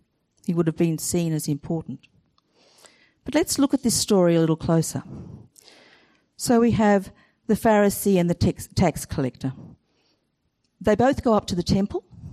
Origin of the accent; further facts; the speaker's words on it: Brisbane, Queensland, Australia; And I grew up in Brisbane